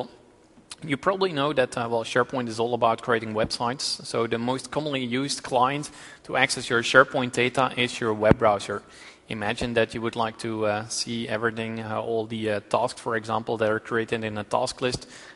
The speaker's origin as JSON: {"language": "English", "country": "Belgium", "second_language": "English", "said": "I'm from Belgium. I work at UTU over there, and we do some .NET and SharePoint training."}